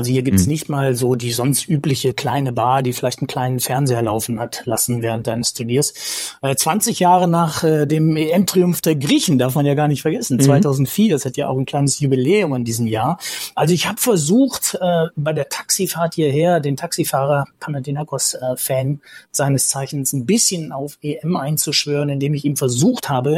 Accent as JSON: {"language": "German", "region": "North Rhine-Westphalia", "country": "Germany", "tie": "born or raised there", "said": "wie man so früher als Jugendlicher im Sauerland immer sagte"}